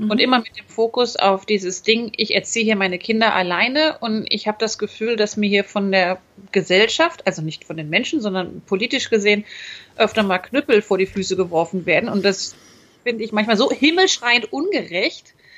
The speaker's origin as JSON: {"language": "German", "region": "North Rhine-Westphalia", "country": "Germany", "said": "Ich komme halt aus dem Rheinland."}